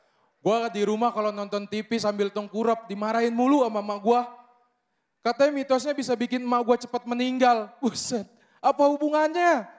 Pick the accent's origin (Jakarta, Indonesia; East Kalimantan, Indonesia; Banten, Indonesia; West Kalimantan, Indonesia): Banten, Indonesia; Pasar Daun; Kampung gue di Pasar Daun, Kabupaten Tangerang, kampung banget.